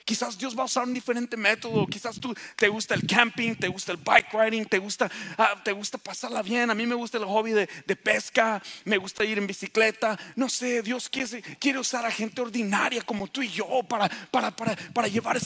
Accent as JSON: {"language": "Spanish", "town": "Eagle Pass", "region": "Texas", "country": "United States", "said": "pensé que yo, que era de donde yo soy, de Eagle Pass, la ciudad donde fluye leche y miel."}